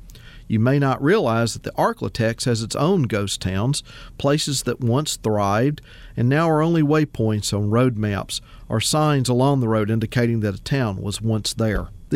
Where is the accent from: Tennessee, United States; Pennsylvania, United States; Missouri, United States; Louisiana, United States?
Louisiana, United States; Farmerville; Between my hometown of Farmerville and the neighboring village of Marion in Union Parish lie 16 miles of Louisiana Highway 33